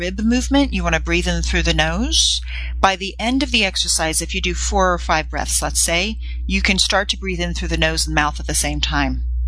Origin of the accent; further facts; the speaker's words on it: California, United States; accent: Valley Girl; if I went to my roots and I went to my Valley Girl accent